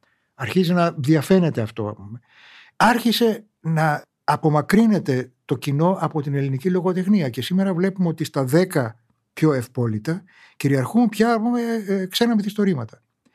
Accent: Greece; εγώ ντρεπόμουν από έξω ότι είμαι Έλληνας

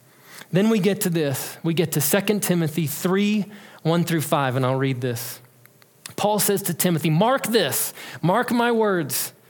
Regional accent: Kansas, United States; Growing up in Kansas, we had tornado warnings that would sound when a tornado was coming.

